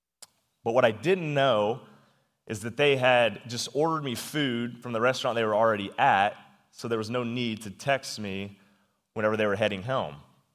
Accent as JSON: {"language": "English", "town": "Wathena", "region": "Kansas", "country": "United States", "tie": "born or raised there", "also_born_or_lived": "St. Joseph, Missouri", "said": "So I was born right here in St. Joseph, Missouri, in the late 1900s. And after about 3.5 years, my parents bought a home in a rural area in a town called Wathena. Now, Wathena is right across the bridge over in Kansas"}